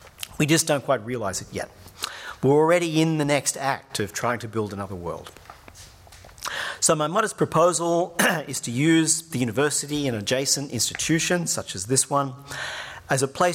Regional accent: New York, United States; who's written a book about New York, my hometown

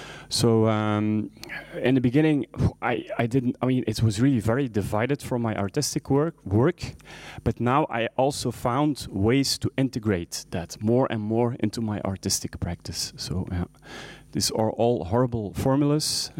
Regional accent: Ghent, Flanders, Belgium; English is a second language; So I come from Belgium and I live in Ghent.

